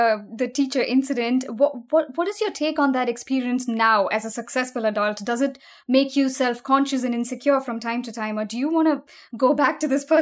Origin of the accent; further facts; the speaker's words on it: India; You know, I grew up in India where art class, at least in my school, meant that we were given a textbook with a color image on one side